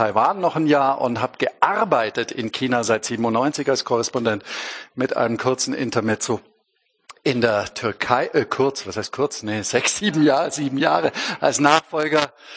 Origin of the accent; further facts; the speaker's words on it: Bavaria, Germany; ich bin Süddeutscher, ich komme aus dem Allgäu, eigentlich näher an Zürich als an München